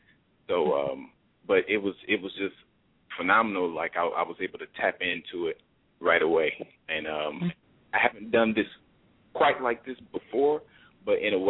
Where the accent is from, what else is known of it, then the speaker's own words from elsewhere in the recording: Chicago, Illinois, United States; now in Wisconsin, United States; Wisconsin, when I was 18. And he still had equipment that I could use that he brought up there, because we're originally from Chicago.